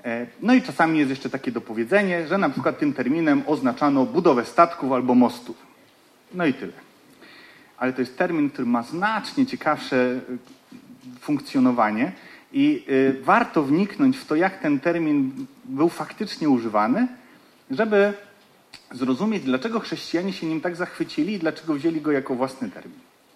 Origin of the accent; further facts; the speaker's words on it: Lesser Poland, Poland; Ja również jestem z Podhala. Aczkolwiek jest w tym pewna różnica, ponieważ Wojtek jest z mizernej, z wioski, a ja jestem z miasta.